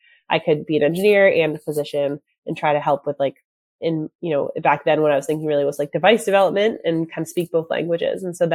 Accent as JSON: {"language": "English", "town": "Pittsburgh", "region": "Pennsylvania", "country": "United States", "tie": "born or raised there", "said": "Well, I actually grew up, so I'm from Pennsylvania. I'm from around Pittsburgh area."}